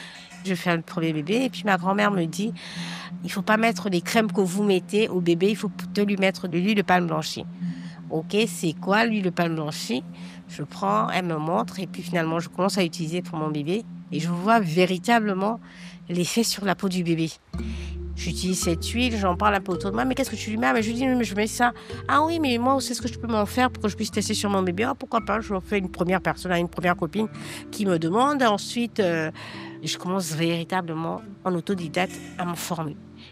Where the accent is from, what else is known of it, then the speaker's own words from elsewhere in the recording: Libreville, Estuaire, Gabon; also born or lived in Mivoula; je suis née à Mivoula, au Grand Nord, du Wolentem, au Gabon. Et j'ai grandi à Libreville.